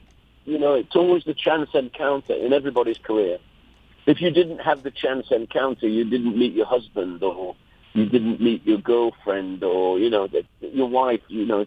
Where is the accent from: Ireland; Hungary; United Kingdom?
United Kingdom; England; now in United States; I'm English anyway, so I avoid social media whenever it gets outside of entertainment.